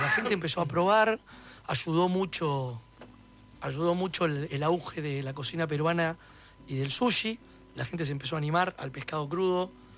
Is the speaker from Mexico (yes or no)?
no; Argentina; somos argentinos, no dejemos de lado la parrilla.